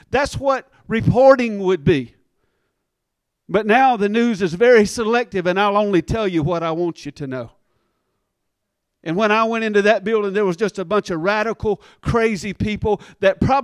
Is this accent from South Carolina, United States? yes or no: yes; South Carolina, United States; I'm from South Carolina.